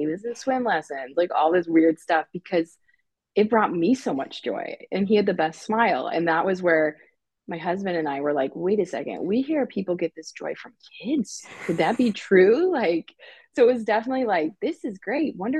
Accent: Nebraska, United States; probably because I'm from Nebraska.

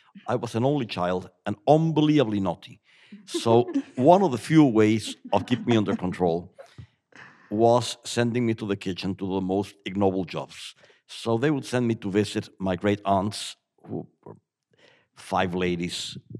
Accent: Mexico; born or raised there

